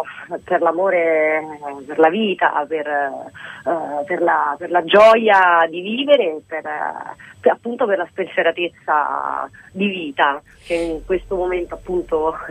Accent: Rome, Lazio, Italy; perché sono romana, nata e cresciuta a Roma

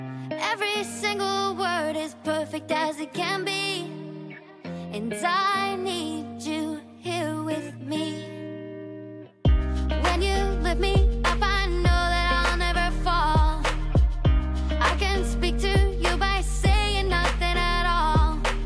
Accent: Frosinone, Lazio, Italy; now in Turin, Italy; io vengo da Frosinone e so questa cosa di Torino.

